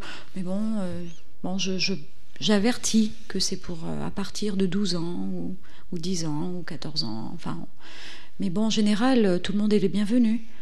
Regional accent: Réunion; la France n'est pas une île, même si on est français à La Réunion.

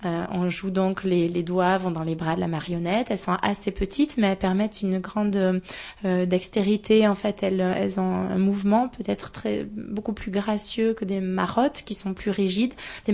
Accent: Nouvelle-Aquitaine, France; Je viens de France, oui, j'habite en Charente-Maritime, à Saintes.

